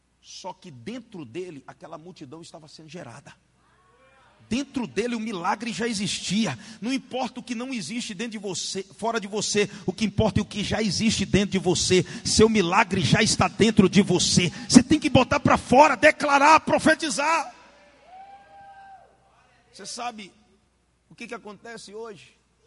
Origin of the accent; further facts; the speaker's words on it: Northeast Region, Brazil; A gente é nordestino e gosta de acordeon.